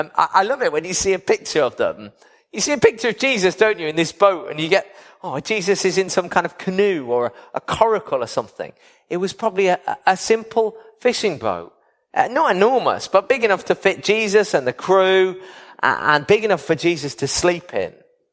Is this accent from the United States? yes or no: no; United Kingdom; Now, we're British, so we wouldn't skip the queue.